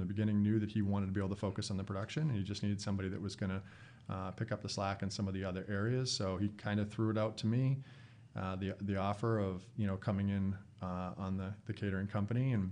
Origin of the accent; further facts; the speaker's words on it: Massachusetts, United States; We say Boston, but really it's, 30 minutes south of Boston.